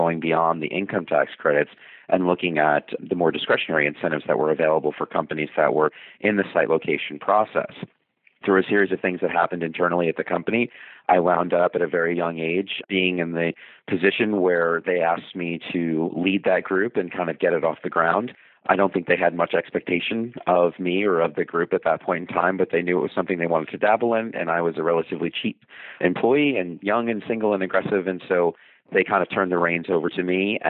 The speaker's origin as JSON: {"language": "English", "town": "New York City", "region": "New York", "country": "United States", "tie": "born or raised there", "said": "And growing up in New York City, I was always a Mets fan"}